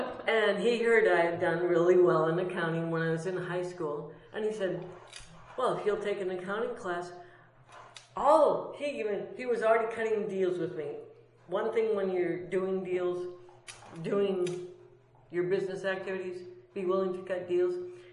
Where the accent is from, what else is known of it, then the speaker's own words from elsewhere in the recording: Minnesota, United States; I grew up in Minnesota.